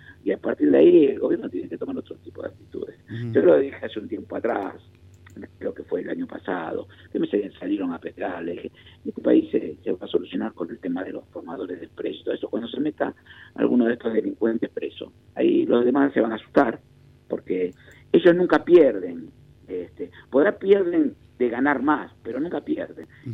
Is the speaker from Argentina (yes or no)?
yes; Argentina; las víctimas somos los argentinos y sobre todo los argentinos que somos asalariados.